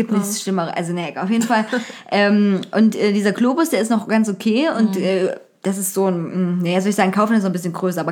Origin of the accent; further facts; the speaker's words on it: Zwickau, Saxony, Germany; Also bei uns in Zwickau war es auch mal so Klobus.